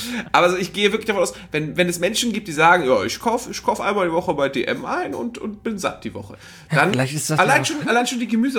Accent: Northern Germany, Germany; Bei uns im Norden hieß das übrigens Budnikowski immer.

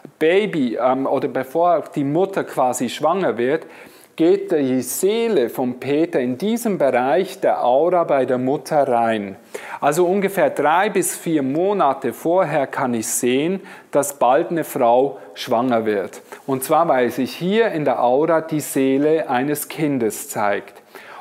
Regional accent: Basel, Basel-Stadt, Switzerland; Ich bin ja Schweizer und ich wohne in Basel

